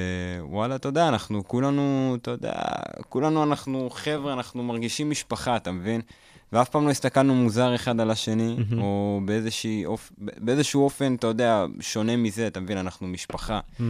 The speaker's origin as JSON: {"language": "Hebrew", "town": "Lod", "region": "Central District", "country": "Israel", "tie": "born or raised there", "said": "אני והחבר'ה שלי מהבית, אתה יודע, גדלנו בלוד, בתכלס, בעיר שכשאני הייתי יותר קטן, אז היה שם תרבות של היפ-הופ"}